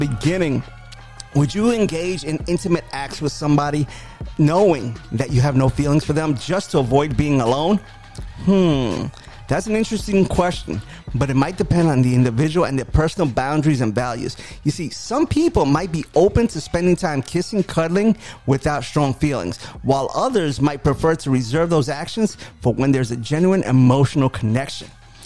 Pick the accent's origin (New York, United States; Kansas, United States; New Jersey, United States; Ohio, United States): New York, United States; You know, I'm from New York originally.